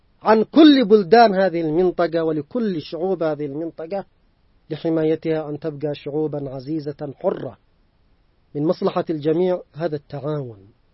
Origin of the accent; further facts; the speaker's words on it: Yemen; نحن كشعب يمني مسلم